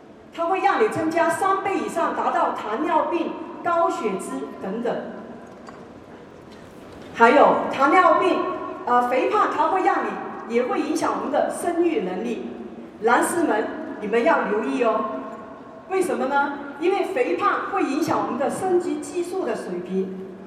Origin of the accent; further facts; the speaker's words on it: Toronto, Ontario, Canada; 我来自加拿大多伦多。